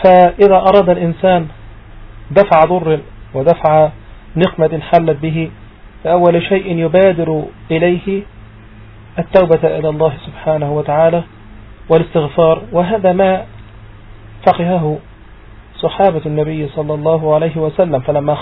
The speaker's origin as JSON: {"language": "Arabic", "country": "Egypt", "said": "مشهور عندنا في مصر نقول أنا لبست البدلة"}